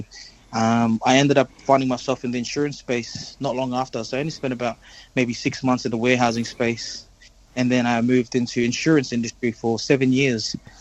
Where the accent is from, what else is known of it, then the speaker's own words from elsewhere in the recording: Australia; And I grew up too in Australia, in the Western diaspora